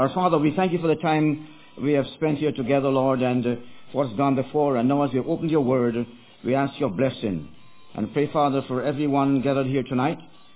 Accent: Jamaica; I'm originally from Jamaica, and I wasn't born in a Christian family, so to speak

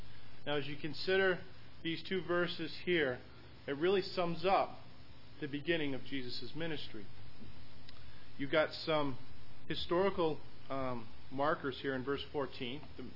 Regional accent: Rochester, New York, United States; I'm from Rochester, New York.

